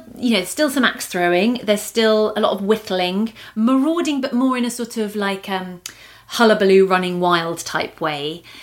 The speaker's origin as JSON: {"language": "English", "country": "United Kingdom", "said": "because I'm still British."}